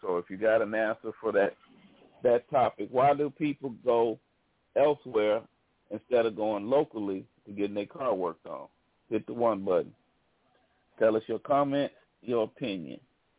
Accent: Arkansas, United States; We got in my hometown in Arkansas, we got the okay and approval for a racetrack.

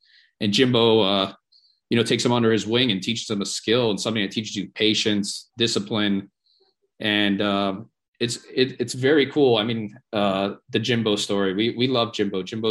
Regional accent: Miami Beach, Florida, United States; So I was born and raised in Miami Beach, which in itself is very unique in itself too. I mean, Miami Beach is a strange place to grow up as a kid in the 90s

